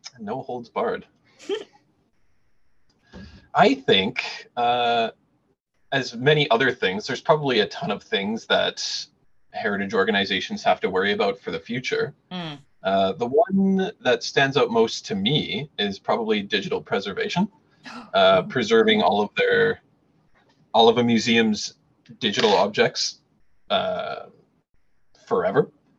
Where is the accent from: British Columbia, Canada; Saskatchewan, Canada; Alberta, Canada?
British Columbia, Canada; Prince George; I grew up in Prince George, British Columbia. I did my schooling at UBC, both my undergrad and my master's in archival studies. Then I moved to the island